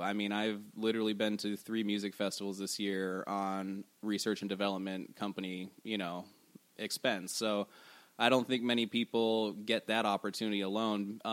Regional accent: Safety Harbor, Florida, United States; Actually, you know, we're locals. We're from Safety Harbor. We love the area.

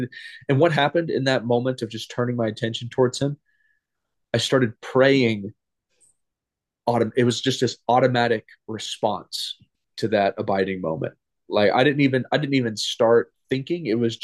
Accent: United States; I'm not saying this to like make myself feel good because I'm an American or anything

